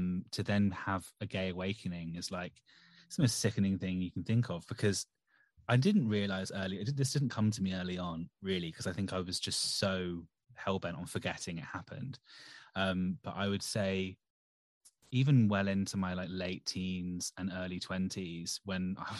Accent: United Kingdom; I'm a Brit. That's the only benefit for living in this godforsaken island.

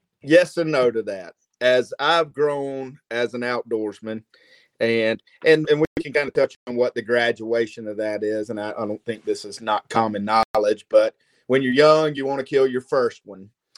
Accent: Hartsville, South Carolina, United States; Yeah, man. Born and raised in Hartsville, South Carolina. Lifelong outdoorsman. Grew up hunting and fishing just about everything available to us here in the Southeast.

